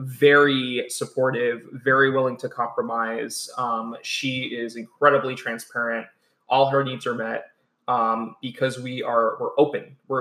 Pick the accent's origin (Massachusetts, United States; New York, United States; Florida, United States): New York, United States; New York City; we're from New York City, the both of us. All we know is concrete, brick, cobblestone, asphalt.